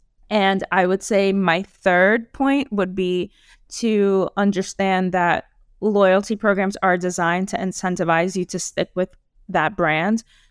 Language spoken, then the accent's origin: English; New York, United States; So for example, I'm from New York